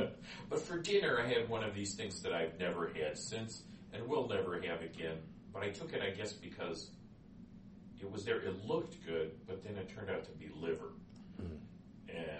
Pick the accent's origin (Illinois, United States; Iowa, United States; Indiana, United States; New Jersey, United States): Illinois, United States; Chicago; also born or lived in Wisconsin; Of course, I was born and raised in Chicago, but all my high school and college and graduate school years were in Wisconsin.